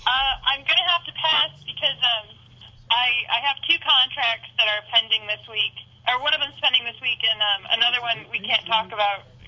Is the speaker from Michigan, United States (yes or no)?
yes; Dearborn, Michigan, United States; I'm from Dearborn, Michigan.